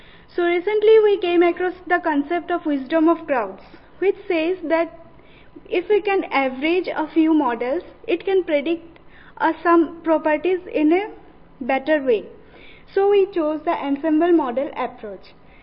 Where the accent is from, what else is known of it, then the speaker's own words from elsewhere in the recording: India; I'm from India, and we chose two eastern states from India